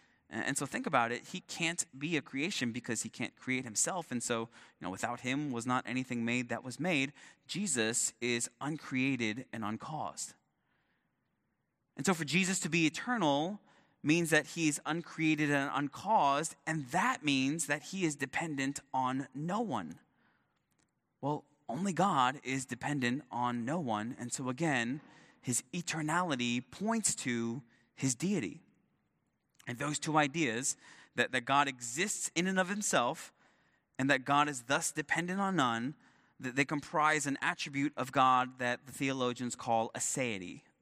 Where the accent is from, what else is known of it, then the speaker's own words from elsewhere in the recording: Queens, New York, United States; also born or lived in Manhattan; 1985, I was born. 1987, I went to nursery school. 1991, I moved from Manhattan to Queens.